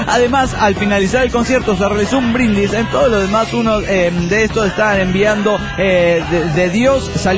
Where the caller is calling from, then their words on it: Turmero, Aragua, Venezuela; de Turmero, Venezuela.